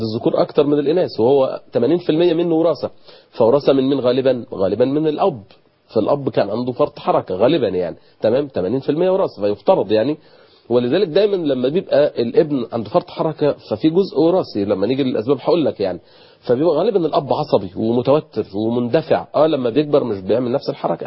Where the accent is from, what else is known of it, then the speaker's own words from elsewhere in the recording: Egypt; عندنا في مصر